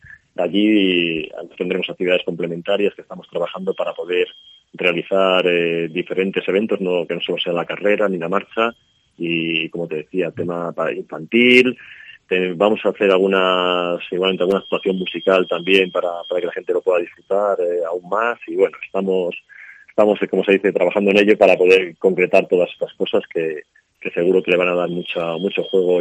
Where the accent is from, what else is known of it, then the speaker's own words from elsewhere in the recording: Burganes, Castile and León, Spain; en mi pueblo, en Burganes